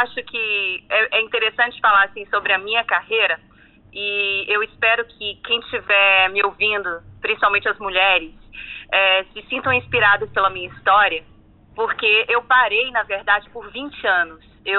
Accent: Ituiutaba, Minas Gerais, Brazil; also born or lived in São Paulo; Eu sou de Ituiutaba, Minas Gerais, interior de Minas Gerais. Tive a oportunidade de morar em São Paulo

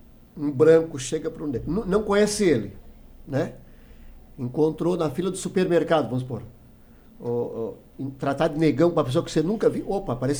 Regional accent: Rio de Janeiro, Brazil; na Baixada Fluminense, onde eu nasci e cresci, tinha duas famílias de negros, a família Fermiano e a família Pereira.

